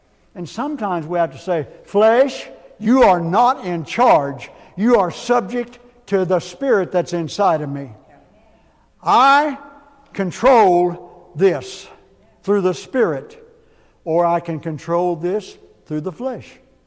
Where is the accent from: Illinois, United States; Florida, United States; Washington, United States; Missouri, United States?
Missouri, United States; we're from McDonald County and we grew up in Southwest Missouri, and we ain't going to do it.